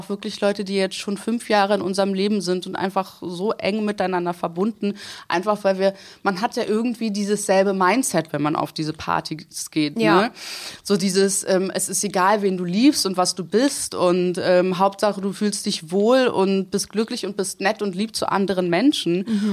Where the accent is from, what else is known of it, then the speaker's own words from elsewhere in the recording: Berlin, Germany; aber für mich als Berlinerin auch ein bisschen komisch